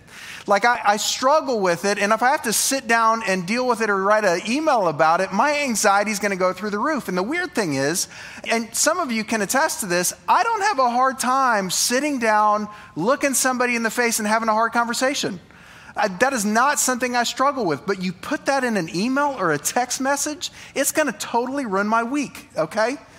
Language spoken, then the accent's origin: English; Oklahoma, United States; I can't spell because I'm from Oklahoma